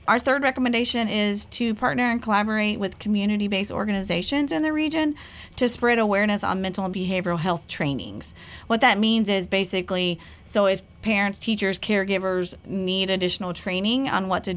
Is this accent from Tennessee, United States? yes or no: yes; Nashville, Tennessee, United States; I grew up in a big city. I grew up right outside Nashville, Tennessee.